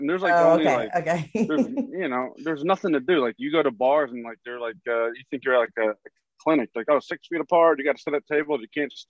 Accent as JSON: {"language": "English", "town": "Philadelphia", "region": "Pennsylvania", "country": "United States", "said": "I'm originally from Philadelphia. But Philadelphia and South Jersey is like a hop and a skip."}